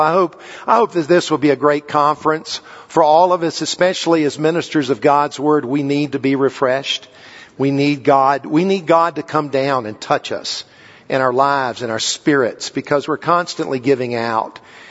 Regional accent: South Carolina, United States; now in Denver, United States; I was originally from South Carolina, grew up there and lived there all my life.

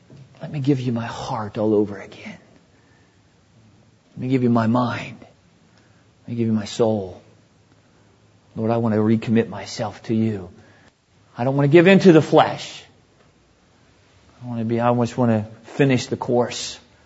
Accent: the South, United States; Now, I'm from the South somewhat. Down South, we say this, stoke it up.

